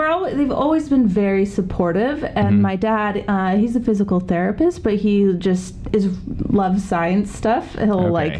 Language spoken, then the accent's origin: English; Grand Junction, Colorado, United States; I grew up in Grand Junction, Colorado.